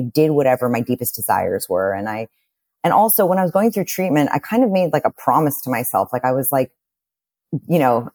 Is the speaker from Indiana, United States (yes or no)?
no; New York City, New York, United States; I grew up in New York City and, you know, around amazing food, you know, amazing high quality food all the time.